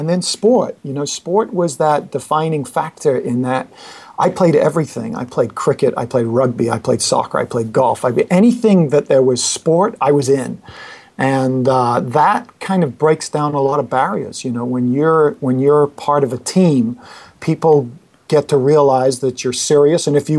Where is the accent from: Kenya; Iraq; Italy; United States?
Kenya; also born or lived in England / Middle East; I was born in England, and my parents kind of went to Africa when I was about 6-7 months old, and I grew up in Kenya